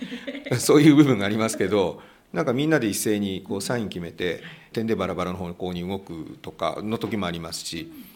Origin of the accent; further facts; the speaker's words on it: Fujisawa, Kanagawa, Japan; 私は辻堂でずっと生まれてここにいるのでよくわかんないという部分ありますけど、私の父の母も辻堂なんですよ。でその上行っても辻堂なんですよ。